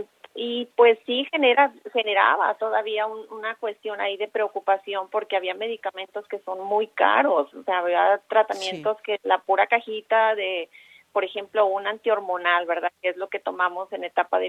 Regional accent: Mexico; porque somos mexicanas, porque tenemos familia, porque trabajamos y pagamos nuestros impuestos

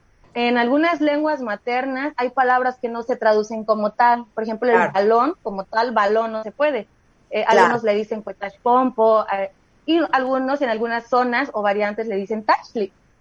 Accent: Mexico; first language Nahuatl; Spanish is a second language; porque es nuestra lengua materna y pues realmente estamos representando a nuestra tierra natal.

